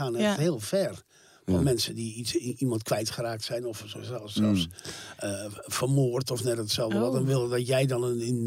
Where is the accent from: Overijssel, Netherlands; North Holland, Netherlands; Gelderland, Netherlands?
Gelderland, Netherlands; Harderwijk; born there; Nee, ik ben geboren in Harderwijk.